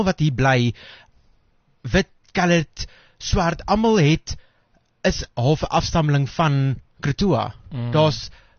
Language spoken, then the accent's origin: Afrikaans; Cape Town, Western Cape, South Africa; Ek is van die Kaap.